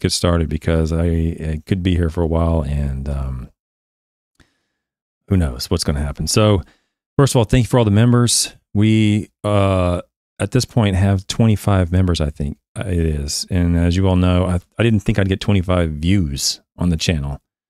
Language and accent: English; Shawnee, Oklahoma, United States; also born or lived in Florida; now in Kentucky, United States; Yeah, I'm from Oklahoma and middle of Oklahoma. No one's ever heard of it unless you're from Oklahoma, called Shawnee.